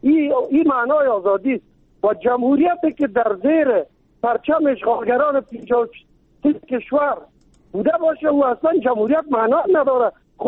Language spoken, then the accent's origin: Persian; Kabul, Afghanistan; ما از کابل هستم، یعنی و در قوم تاجک، ولی مسلمان افغان دوست.